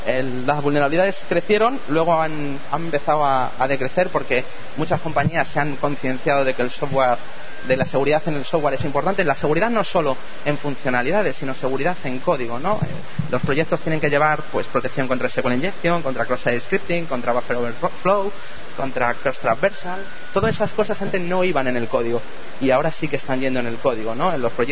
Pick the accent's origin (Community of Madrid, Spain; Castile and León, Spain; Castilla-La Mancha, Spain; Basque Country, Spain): Community of Madrid, Spain; Móstoles; Yo soy de Móstoles, de la Empanadilla, estudié en Vallecas, en la Politécnica